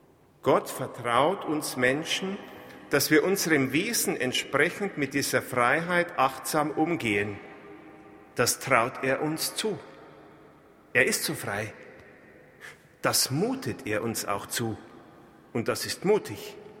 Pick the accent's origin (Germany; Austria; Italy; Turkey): Germany; Bavaria; accent: Bavarian; In einigen bayerischen Landstrichen, wo ich herkomme, wie Sie sicher schon bemerkt haben an meinem kleinen bayerischen Slang